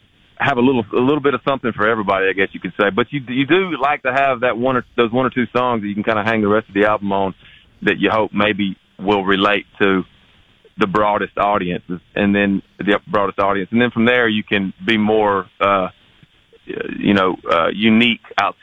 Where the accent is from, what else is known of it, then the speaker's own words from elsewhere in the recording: the South, United States; just because I grew up in the South and I'd never really traveled outside of the, you know, Alabama, Georgia, Tennessee, South Carolina, Florida group of states.